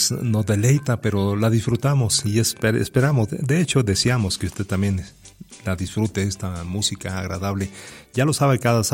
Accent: Meoqui, Chihuahua, Mexico; Envío un abrazo a mi pueblito Meoqui, Chihuahua.

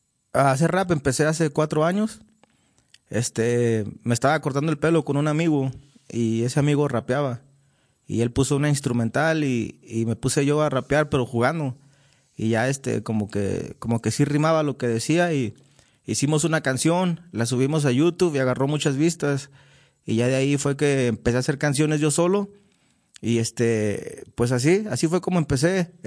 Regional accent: Durango, Mexico; Pues estoy bien contento de estar aquí en Durango, bien contento de presentarme pues aquí en mi tierra

